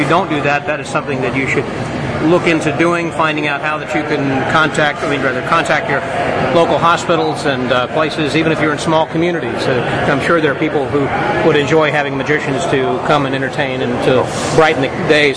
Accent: Salem, Illinois, United States; And my hometown of Salem, Illinois, is called the Gateway to Little Egypt.

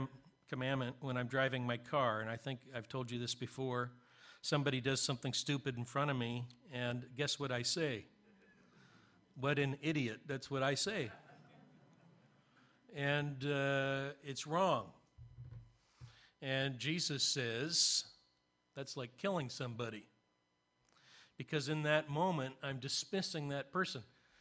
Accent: Canada; I'm from Canada. I can't be a Yankee.

